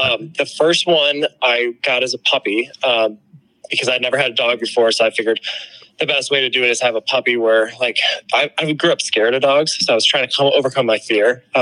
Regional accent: St. Joseph, Michigan, United States; No. Well, I grew up in St. Joseph, Michigan. So I went to St. Joseph High School.

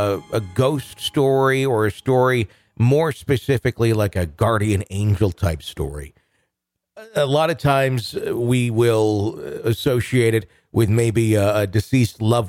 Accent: Wheat Ridge, Colorado, United States; this occurrence in the house I grew up in Wheat Ridge, Colorado.

